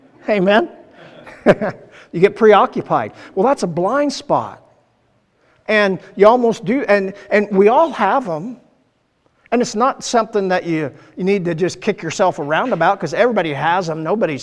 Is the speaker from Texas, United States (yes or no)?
no; Iowa, United States; I'm from Southern Iowa, there you go.